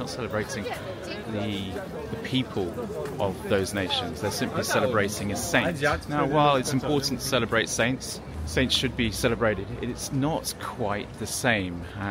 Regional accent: England, United Kingdom; I guess as an Englishman, I'm slightly envious of the Poles.

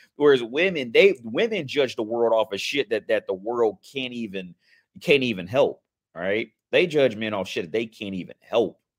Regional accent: United States; they'll accept me because I'm from America.

